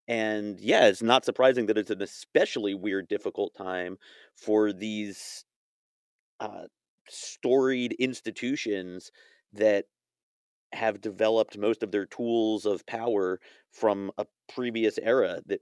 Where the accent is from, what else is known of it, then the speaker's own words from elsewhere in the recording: United States; as an American, it's not something that really resonates with me.